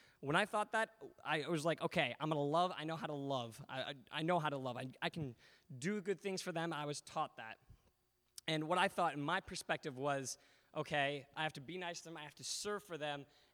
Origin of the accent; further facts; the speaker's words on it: Ames, Iowa, United States; Well, I am from Ames.